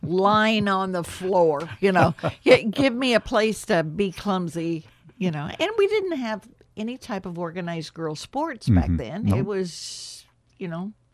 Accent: Grayville, Illinois, United States; But I grew up in Grayville on a farm, halfway in between Grayville and Browns.

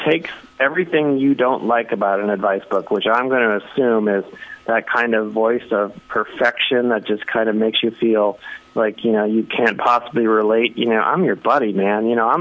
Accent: New England, United States; You know, I grew up in New England as a Red Sox fan.

